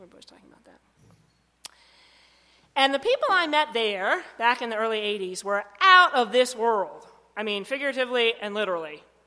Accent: Braintree, Massachusetts, United States; now in Maine, United States; So I'm from away, but thank you for being gentle with me. Just a little short bio. I was raised in the Episcopal Church in Braintree, Massachusetts.

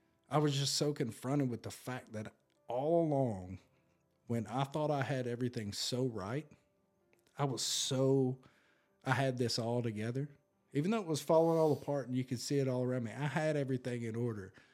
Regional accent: Tennessee, United States; these were liquors that I could only get from my hometown in Tennessee. Like, I went to Tennessee to get these.

